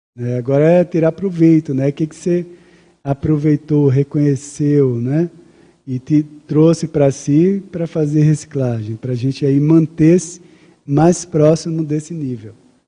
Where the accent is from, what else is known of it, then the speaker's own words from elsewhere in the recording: Recife, Pernambuco, Brazil; eu vivi quase que 30 anos, né, em Recife, na cidade de Recife, minha cidade natal. E aí eu cheguei em Berlim